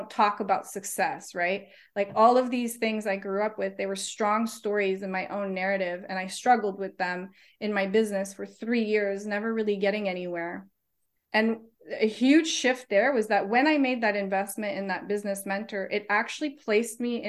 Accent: Canada; now in New Zealand; I'm Canadian.

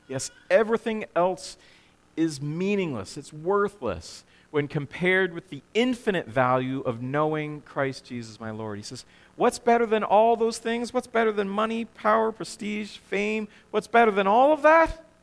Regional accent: Prince Edward Island, Canada; ah, I'm glad to be an Islander. You know, New Brunswick's great. Nova Scotia's okay.

